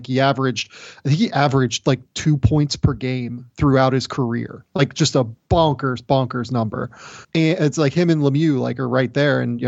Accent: Pittsburgh, Pennsylvania, United States; Yeah, like for me, like growing up in Pittsburgh, right?

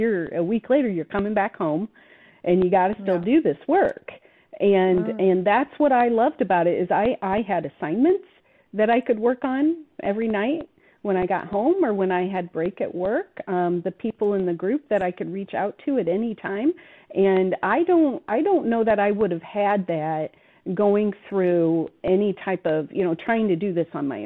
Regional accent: Indiana, United States; because I'm from Indiana, to get on an airplane and go to Spain and do this.

